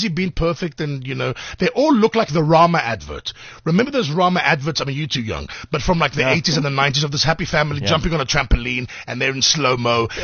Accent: South Africa; In South Africa, we're not a melting pot.

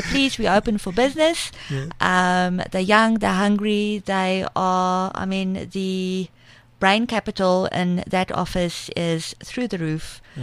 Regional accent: Pretoria, Gauteng, South Africa; I'm from Pretoria, born and bred.

